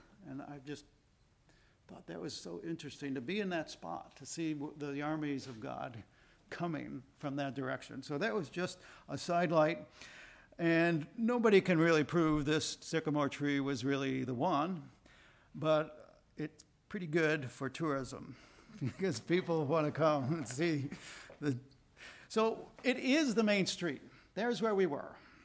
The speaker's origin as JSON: {"language": "English", "country": "United States", "said": "but we're American citizens and we could go in, we could enter."}